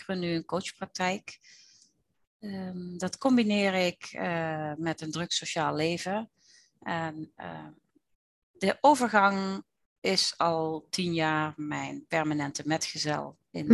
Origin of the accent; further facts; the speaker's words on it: Limburg, Netherlands; now in Beuningen, Netherlands; Ik woon onder de rook van Nijmegen in Beuningen. Oorspronkelijk geboren en getogen in Zuid-Limburg.